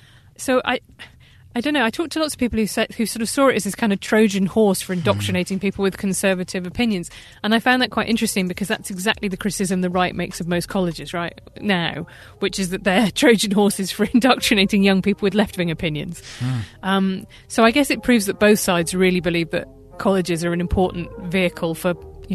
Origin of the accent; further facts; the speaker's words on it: United Kingdom; So I'm British, so in American terms, you know, being kind of on the center left in Britain is being pretty left wing